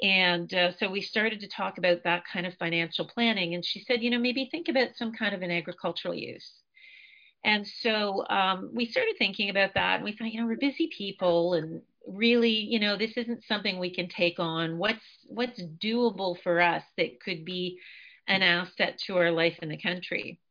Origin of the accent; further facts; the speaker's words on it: Belleville, Ontario, Canada; So I was originally from the Belleville area, grew up in the country, was a 4-H kid, not on a farm.